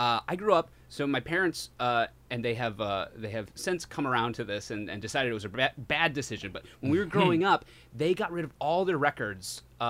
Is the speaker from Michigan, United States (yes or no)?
yes; Michigan, United States; now in Los Angeles, United States; We grew up in Michigan in the countryside, farm country, dirt roads, cornfields, that sort of thing.